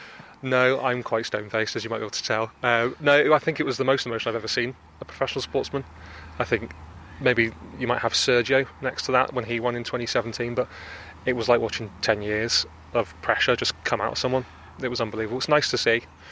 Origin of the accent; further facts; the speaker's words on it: England, United Kingdom; as an Englishman, I'm probably not best placed to comment on what's good for the whole of Ireland